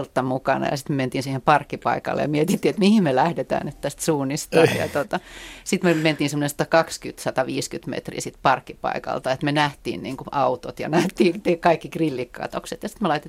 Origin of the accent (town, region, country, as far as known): Helsinki, Uusimaa, Finland; born or raised there